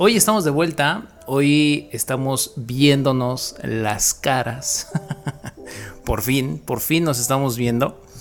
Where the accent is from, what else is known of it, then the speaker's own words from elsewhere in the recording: Mexico City, Mexico; todos los que vivimos aquí y somos chilangos, somos de la Ciudad de México